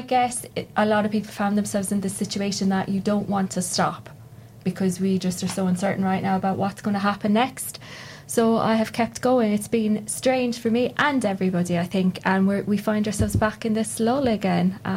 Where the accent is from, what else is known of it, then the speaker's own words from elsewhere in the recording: Ireland; now in Kent, United Kingdom; as an Irish person coming here to Kent